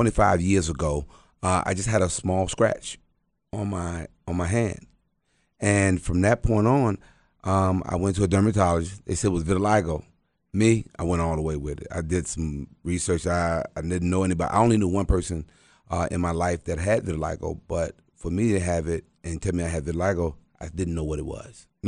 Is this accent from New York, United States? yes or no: no; Virginia Beach, Virginia, United States; now in Atlanta, United States; I come from Virginia Beach, Virginia. So I've been tackling this battle from Virginia Beach, Virginia to Atlanta.